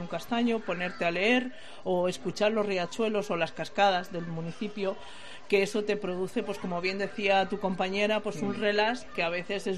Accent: Casillas, Castile and León, Spain; Somos de Ávila, pero tenemos una provincia importante que es Madrid.

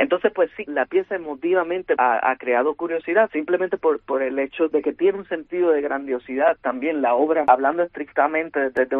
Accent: Puerto Rico; el tema de la identidad de quienes somos como puertorriqueños se ve afectado a una condición natural de que nunca hemos sido un país propio.

